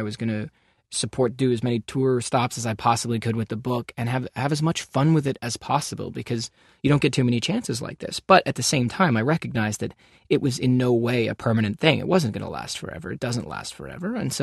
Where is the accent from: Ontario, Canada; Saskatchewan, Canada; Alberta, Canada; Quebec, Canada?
Ontario, Canada; Toronto; growing up in Toronto